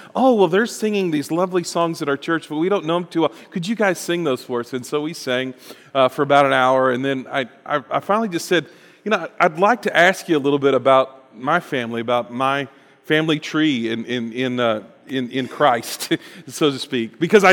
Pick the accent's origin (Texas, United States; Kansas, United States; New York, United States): Texas, United States; I grew up in South Texas.